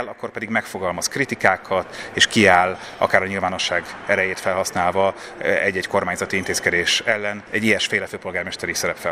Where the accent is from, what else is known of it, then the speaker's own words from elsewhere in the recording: Budapest, Hungary; Budapestiként azt érezzük